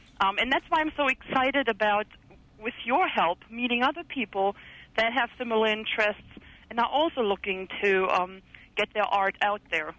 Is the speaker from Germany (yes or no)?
yes; Germany; first language German; English is a second language; moved away; Yeah, originally Germany.